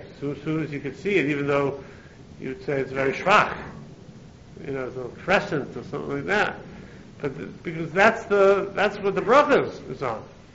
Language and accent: English; Istanbul, Turkey; we're Turkish Jews from Istanbul, etc.